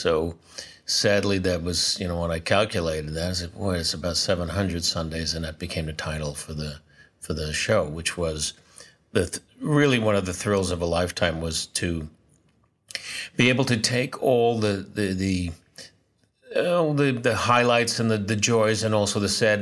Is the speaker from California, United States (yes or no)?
no; New York City, New York, United States; born there; I was born in New York City, Doctor's Hospital, March 14th, 1948.